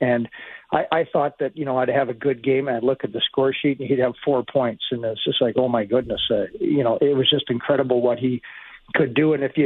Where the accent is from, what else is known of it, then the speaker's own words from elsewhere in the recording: Edmonton, Alberta, Canada; I'm basically from Edmonton, and my family would be there.